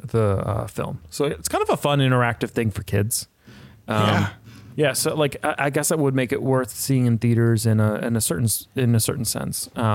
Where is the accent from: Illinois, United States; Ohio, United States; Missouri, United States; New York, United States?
New York, United States; As I grew up in New York, and you grew up in up in Maine.